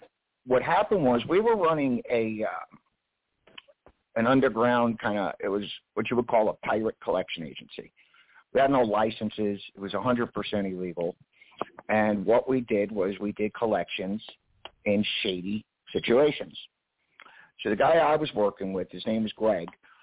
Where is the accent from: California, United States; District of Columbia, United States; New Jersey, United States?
California, United States; Los Angeles; I am from Los Angeles. I was pretty much raised here.